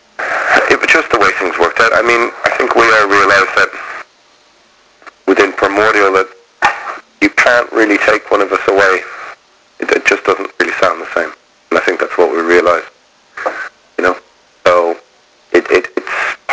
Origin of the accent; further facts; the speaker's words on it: Dublin, Leinster, Ireland; Well, we came from Dublin, it's more or less the same thing.